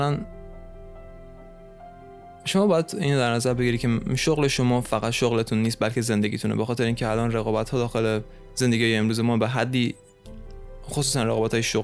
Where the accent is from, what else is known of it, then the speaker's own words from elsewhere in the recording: Ahvaz, Khuzestan, Iran; برم اهواز، همون اهواز شهر خودم زندگی کنم